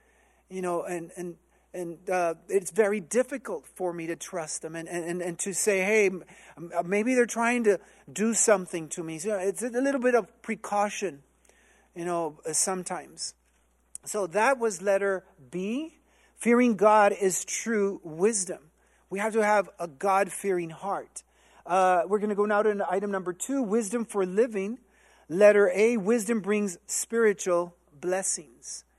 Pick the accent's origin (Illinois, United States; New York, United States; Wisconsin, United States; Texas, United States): Texas, United States; Alamo; also born or lived in Tremont, Utah / California; I was born in Tremont, Utah, I grew up in California until I was about 7 years old. Then our parents decided to move to Alamo, Texas in 1970, more or less. It was a small little town